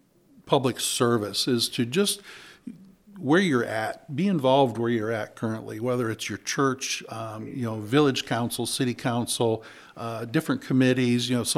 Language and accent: English; United States; I was born in Fulton County, went to Pettysville High School. I was gone for a little bit of time through college and the military, but we're from here.